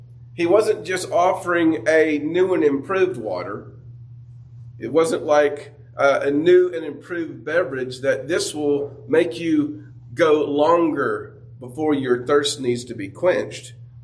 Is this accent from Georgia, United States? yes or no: yes; Georgia, United States; When I was a child, growing up in North Hall County with our little house in the woods, we were on top of a hill